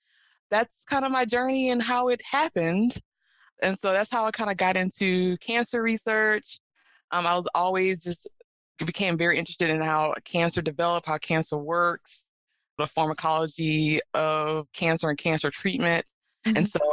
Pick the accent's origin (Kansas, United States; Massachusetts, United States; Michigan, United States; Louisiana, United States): Louisiana, United States; I went to Xavier in New Orleans because I'm from Louisiana.